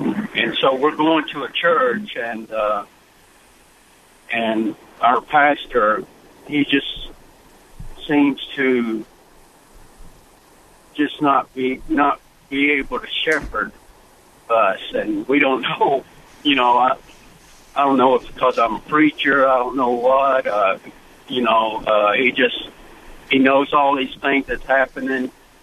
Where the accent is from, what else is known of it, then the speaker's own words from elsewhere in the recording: Glasgow, Scotland, United Kingdom; from Glasgow.